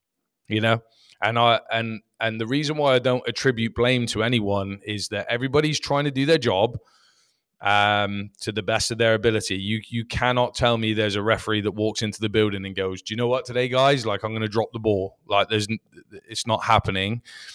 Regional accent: Plymouth, South West England, United Kingdom; I'm British. You know, I'm from Plymouth.

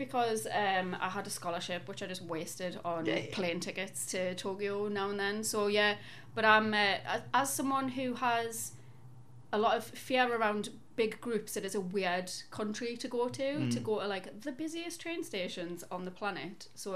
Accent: England, United Kingdom; Excuse me, actually, I'm English.

